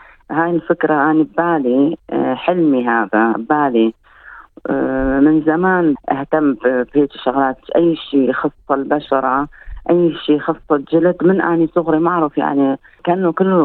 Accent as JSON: {"language": "Arabic", "town": "Dohuk", "region": "Duhok Governorate", "country": "Iraq", "tie": "born or raised there", "also_born_or_lived": "Baghdad", "moved": "yes", "lives_now": "Australia", "said": "من العراق، مواليد بغداد، بس عشت بالشمال بدهوك، وجيت لأستراليا من سنة 99 يومي هسه."}